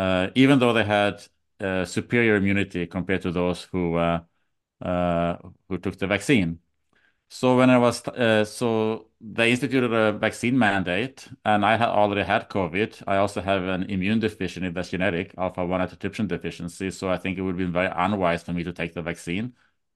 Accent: Sweden; I'm from Sweden

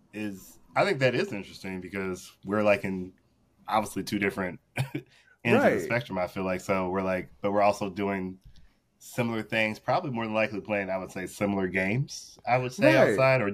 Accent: Ohio, United States; I am from Ohio.

